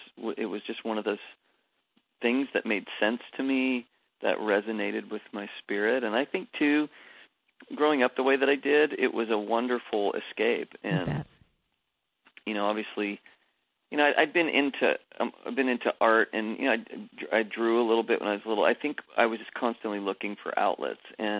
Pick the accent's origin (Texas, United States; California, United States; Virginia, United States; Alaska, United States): Alaska, United States; Homer; You know, I grew up in Alaska in a little town, fishing town called Homer, Alaska.